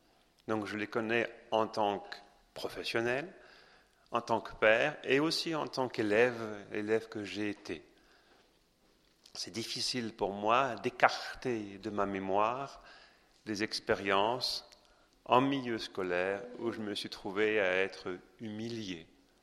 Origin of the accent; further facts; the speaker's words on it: Besançon, Bourgogne-Franche-Comté, France; je suis français, je viens de Besançon